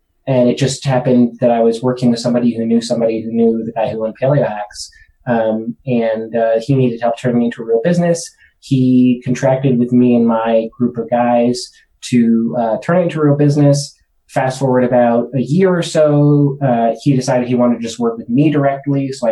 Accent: Stamford, Connecticut, United States; But it's funny because Stamford is actually a totally legit place, but, like, you know, it was my hometown.

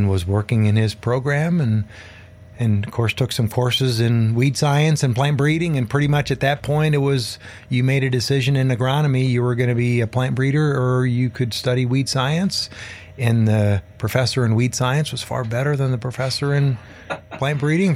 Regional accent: Minneapolis, Minnesota, United States; Prior to 1993, I grew up in South Minneapolis, so I'm actually a city kid.

